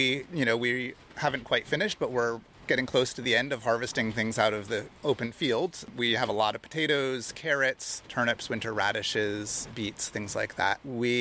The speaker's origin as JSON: {"language": "English", "region": "New York", "country": "United States", "tie": "born or raised there", "said": "I did not grow up on a farm. I grew up in the Mid-Hudson Valley in New York State."}